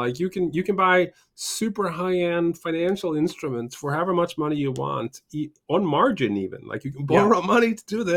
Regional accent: Norway; English is a second language; also born or lived in United Kingdom; I grew up in Norway and spent a bunch of time in the UK

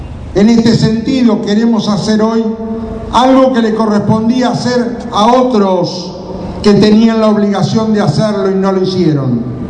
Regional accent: Argentina; Como familiares de víctimas, pero sobre todo como argentinos de bien, sentimos mucho dolor y mucha vergüenza.

